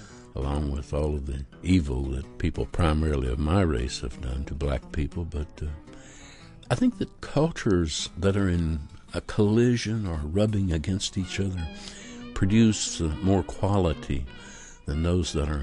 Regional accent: the South, United States; You know, I'm a Southerner. Actually, I think it's because we grew up together, a lot of us did.

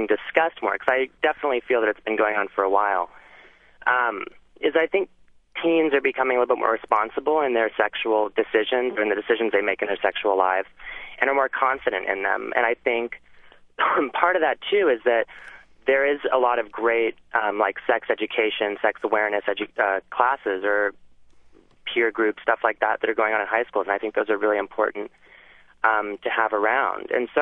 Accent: San Francisco, California, United States; I am 21. I grew up in San Francisco and public high schools

